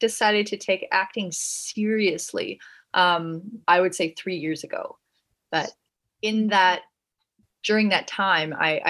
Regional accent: Canada; now in United States; And so I'm Canadian.

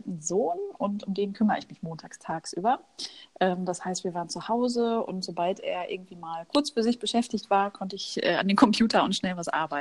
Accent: North Rhine-Westphalia, Germany; Ich bin im Ruhrgebiet groß geworden, geboren und da schlägt auch immer noch mein Herz.

